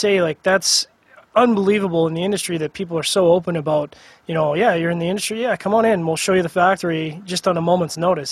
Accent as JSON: {"language": "English", "country": "Canada", "said": "being a Canadian, everyone here is pretty friendly."}